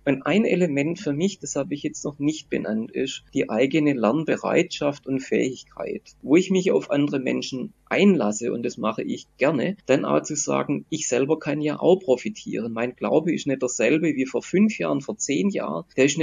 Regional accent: Kornwestheim, Baden-Württemberg, Germany; dass meine Heimatstadt Kornwestheim bei Stuttgart so ja relativ nah Richtung Frankreich war

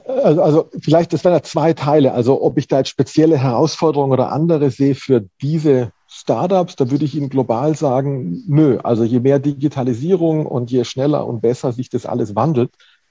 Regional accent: Baden-Württemberg, Germany; born there; ich komme aus Baden-Württemberg gebürtig

